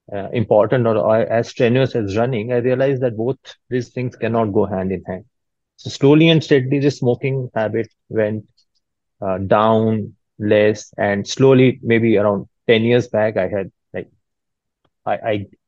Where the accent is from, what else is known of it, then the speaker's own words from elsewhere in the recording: Jammu, Jammu and Kashmir, India; moved away as an adult; also born or lived in Pune; I was born in Jammu, Kashmir. I was born in Jammu, basically. And then I did my studies there, and my dad felt that I need to be thrown out of that city and I should be going to a bigger city